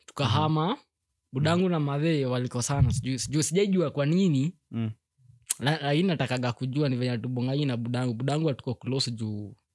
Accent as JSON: {"language": "Swahili", "region": "Nairobi", "country": "Kenya", "tie": "born there", "said": "Mi nimereiziwa, nilizaliwa Pumwani Hospital."}